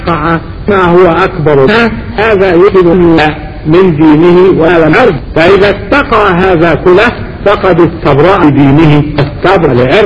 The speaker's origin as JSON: {"language": "Arabic", "town": "Alexandria", "region": "Alexandria Governorate", "country": "Egypt", "said": "وارضه عندنا في الاسكندرية عندنا علماء"}